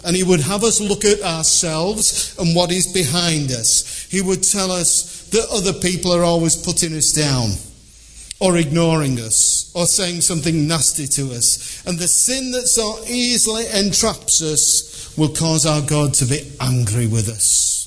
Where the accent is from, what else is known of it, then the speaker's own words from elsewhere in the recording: Liverpool, North West England, United Kingdom; I said, come on, I'm from Liverpool.